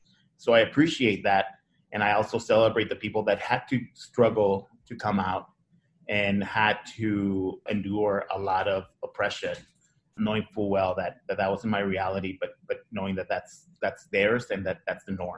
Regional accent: Ciudad Juárez, Chihuahua, Mexico; also born or lived in El Paso, United States; I mean, I'm a true border person. I was born in El Paso, but was raised in Juarez. And grew up with family that's very traditional of the border.

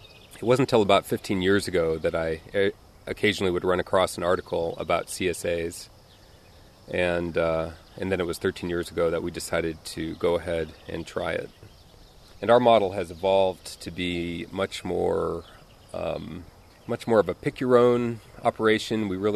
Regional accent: Stevens Point, Wisconsin, United States; now in Macomb, United States; from Macomb, Illinois. I grew up in Stevens Point, Wisconsin. I'm a suburban kid.

